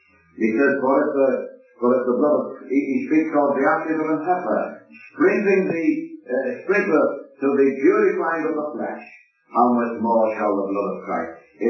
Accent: Liverpool, North West England, United Kingdom; it was right across the wall of the gospel hall while I was brought up in Liverpool.

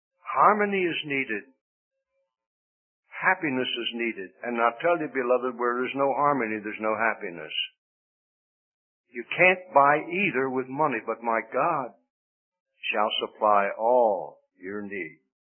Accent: Pennsylvania, United States; where I was born and raised in the Pennsylvania Dutch country, we would say they're loggerheads.

